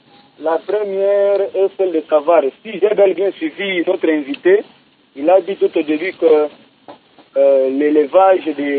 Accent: Kindu, Maniema, DR Congo; Maintenant, ici, chez nous, à Kindou, nous n'avons pas souvent l'habitude d'élever les pondeuses.

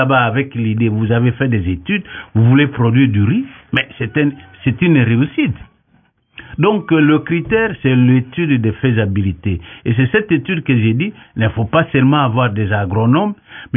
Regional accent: Lomé, Maritime, Togo; Vous voulez aller, par exemple, chez moi à Lomé, là.

